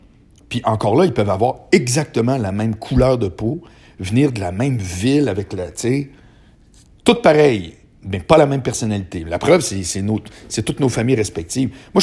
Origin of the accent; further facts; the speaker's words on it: Charlesbourg, Quebec, Canada; Moi, j'ai été élevé à Charlebourg avec des Chiliens qui étaient mes meilleurs amis, puis des Haïtiens.